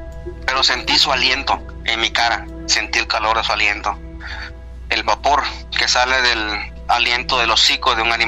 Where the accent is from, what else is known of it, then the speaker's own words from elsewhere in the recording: Tuxtepec, Oaxaca, Mexico; yo soy del estado de Oaxaca.